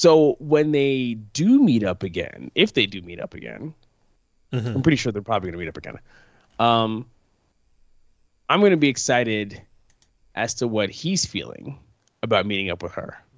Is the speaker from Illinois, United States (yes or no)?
no; New York, United States; I'm from New York and I used to get skeeved out when people would wear sandals